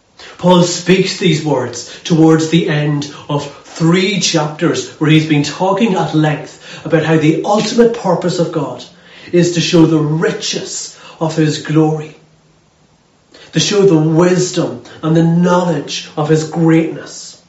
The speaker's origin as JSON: {"language": "English", "region": "Ulster", "country": "Ireland", "lives_now": "Lurgan, United Kingdom", "said": "I'm the minister in St John's Church in Lurgan, and I'm originally from Cavan, so I'm kind of one of those kind of weird hybrids that I'm a European and also an Ulsterman"}